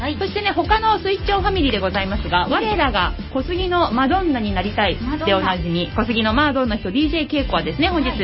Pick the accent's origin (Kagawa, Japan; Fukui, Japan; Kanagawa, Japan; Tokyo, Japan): Kanagawa, Japan; Kawasaki; 本日の番組メインパーソナリティは私、川崎生まれ川崎育ち、自称夢見ヶ崎動物公園専属アイドル株のリーダー、